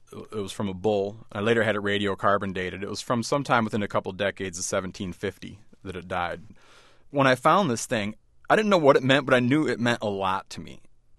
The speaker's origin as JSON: {"language": "English", "region": "Michigan", "country": "United States", "tie": "born or raised there", "also_born_or_lived": "Montana", "moved": "as an adult", "said": "I grew up in Michigan, which is one of the few states that has no buffalo in it historically, but I always fancied that I would be a mountain man. And then in 1999, after I finally did move to Montana"}